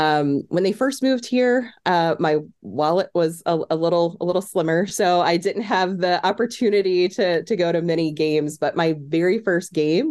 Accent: Virginia, United States; I grew up in the Hampton Roads area.

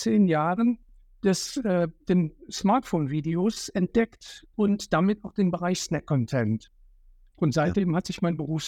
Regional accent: Cologne, North Rhine-Westphalia, Germany; ich komme aus Köln.

